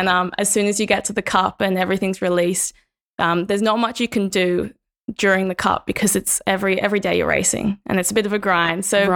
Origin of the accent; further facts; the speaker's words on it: Pittwater, New South Wales, Australia; I was lucky enough to live very close to where we're recording, and I grew up on Pittwater, which is about 5 minutes away